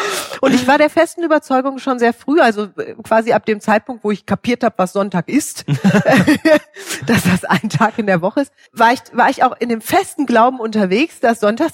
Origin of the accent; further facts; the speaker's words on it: Hesse, Germany; Ich bin in Frankfurt in der Uniklinik geboren und meine Eltern haben dann noch ein Jahr in Frankfurt in der Innenstadt gewohnt